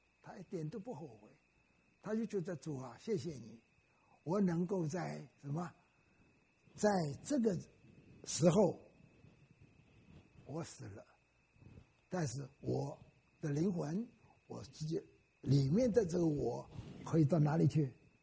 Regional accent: Wenzhou, Zhejiang, China; also born or lived in Shanghai; 我是温州人，我是生在上海，我老家爸爸是温州人，后来我就到温州去了啊，逃难，就是抗战的时候逃难，逃到温州去，那时候还小啊，逃到温州去。

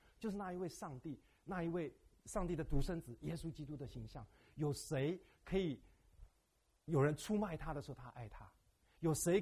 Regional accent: China; 我觉得也是蛮让我们中国人那个就是我们有时候要小心

